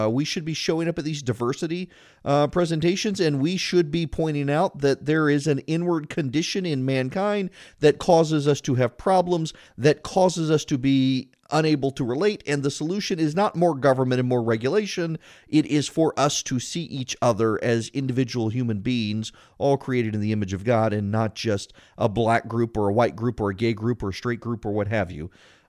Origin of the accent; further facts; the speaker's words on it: United States; I want the medium coffee. I don't want the grande. I'm an American. I'm in America.